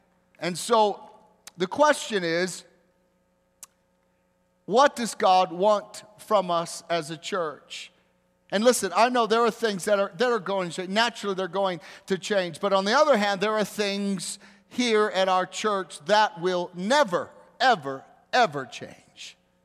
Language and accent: English; the South, United States; Maybe some of you, because you know I grew up in the South, you're thinking, are we going to start handling snakes here in the service or something?